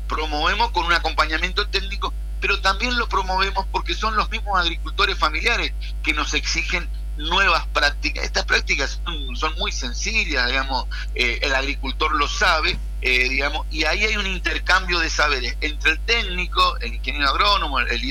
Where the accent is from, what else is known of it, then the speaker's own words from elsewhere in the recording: Corrientes, Argentina; yo como buen correntino, prefiero la carne un poquito más dura